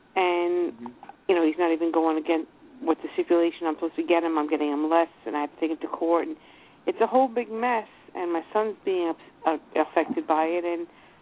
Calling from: New York, United States; Long Island.

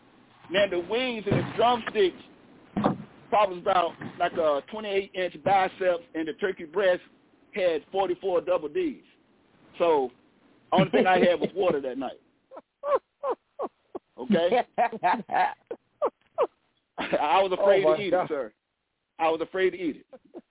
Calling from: Santa Rosa, California, United States; I'm calling from Santa Rosa, California.

